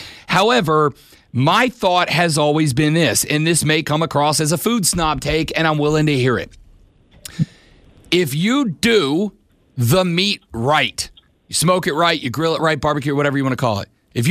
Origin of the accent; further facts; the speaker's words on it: Ireland; Listen, I'm Irish. I love a potato.